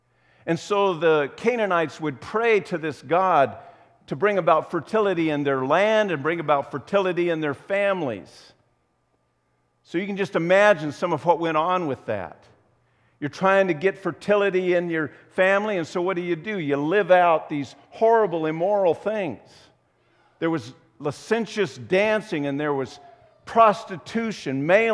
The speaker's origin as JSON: {"language": "English", "region": "Midwest", "country": "United States", "said": "We're going to think wells, because we're from the Midwest."}